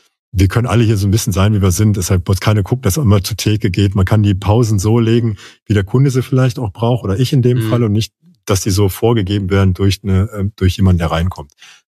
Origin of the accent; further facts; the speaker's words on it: Düsseldorf, North Rhine-Westphalia, Germany; ich bin in Düsseldorf geboren, also tatsächlich, und bin, wie du siehst, nicht weit gekommen. Und ich bin halt Düsseldorfer